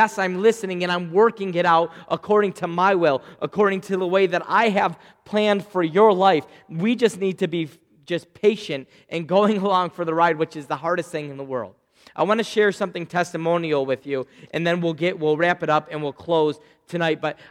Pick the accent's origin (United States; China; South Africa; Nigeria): United States; Spencerport, New York; I grew up in Spencerport. Me and my wife had our four kids in Spencerport. We bought our first house in the village of Spencerport.